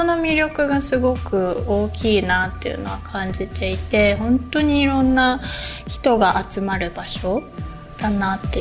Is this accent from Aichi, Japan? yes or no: no; Hakuba, Nagano, Japan; also born or lived in France; 白馬村育ち で、はい、で母がフランスなので、うん、フランスで生まれました。